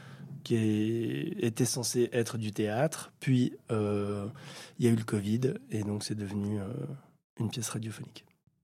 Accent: Fribourg, Switzerland; born there; puisque je suis né en Gruyère, de voir mes voisins

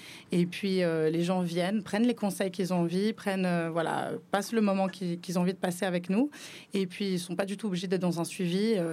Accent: Switzerland; born there; Alors, moi, j'habite, je vis en Suisse, je suis née en Suisse.

